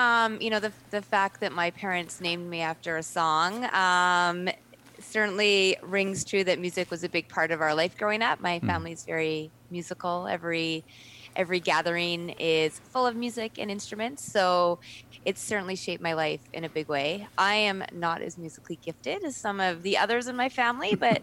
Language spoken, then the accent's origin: English; Kelowna, British Columbia, Canada; When I grew up in Kelowna, I think the population was about, 30,000. There was no grand hotel. All of downtown was just kind of undeveloped land for the most part.